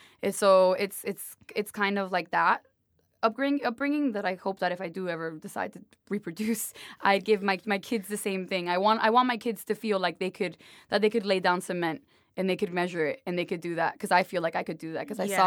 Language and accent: English; New York City, New York, United States; our homie from the block where I grew up from in the Bronx is Decatur